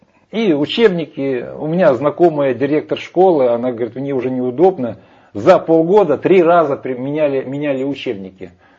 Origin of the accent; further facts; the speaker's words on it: Urals, Russia; Урал, например. Вот я как раз с Урала был.